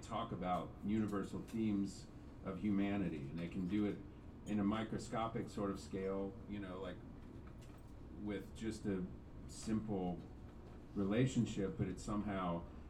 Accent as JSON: {"language": "English", "region": "Georgia", "country": "United States", "said": "We're some dudes. We are from Georgia."}